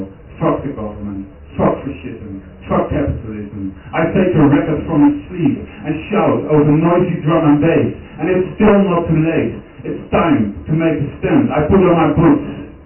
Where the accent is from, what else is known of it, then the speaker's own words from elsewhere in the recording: Rhenen, Utrecht, Netherlands; English is a second language; Back to my hometown. which is called Remen, and this poem is about growing up in a small town in Holland.